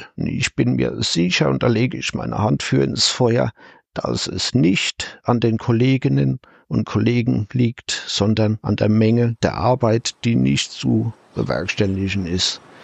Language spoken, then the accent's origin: German; Kaiserslautern, Rhineland-Palatinate, Germany; now in Hannover, Germany; Ich komme aus der Pfalz, Rheinland-Pfalz, aus der Nähe von Ludwigshafen, gebürtig allerdings in Kaiserslautern, bin also Premium-Pfälzer, wohne aber jetzt tatsächlich in der Nähe von Hannover